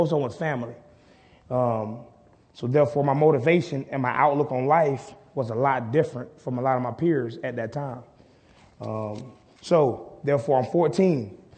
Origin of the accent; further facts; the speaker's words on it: Conway, South Carolina, United States; the culture I grew up in. I'm from Race Path. Some of you may know where Race Path at in Conway, but Race Path is one of the worst areas in Conway.